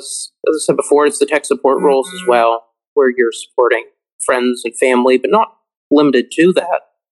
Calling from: New Westminster, British Columbia, Canada; So I'm broadcasting from New Westminster, British Columbia, but based out of Bowen Island, British Columbia.

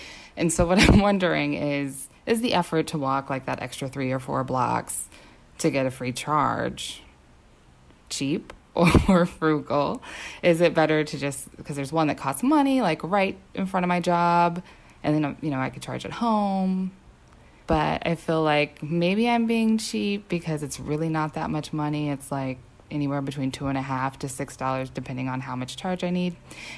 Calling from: Los Angeles, California, United States; I'm from Los Angeles, and I have a question.

